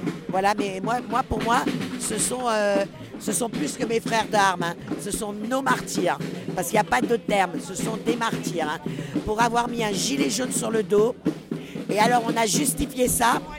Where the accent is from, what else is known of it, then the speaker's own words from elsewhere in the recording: France; born there; je suis née en France, de parents avec des origines. J'ai même l'étiquette, si on peut dire, petite fille d'Arquie.